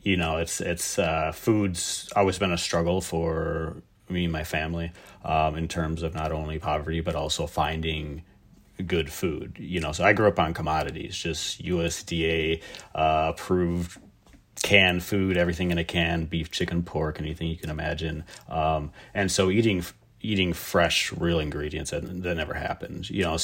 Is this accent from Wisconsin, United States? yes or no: yes; Red Cliff, Wisconsin, United States; So I'm from Red Cliff, which is a Ojibwe reservation here at the very tip, very northernmost tip of Wisconsin.